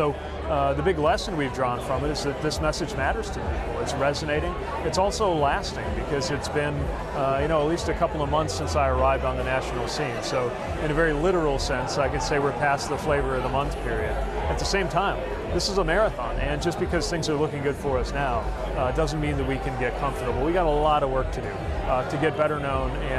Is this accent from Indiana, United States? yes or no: yes; Indiana, United States; I grew up in Indiana and I'm gay.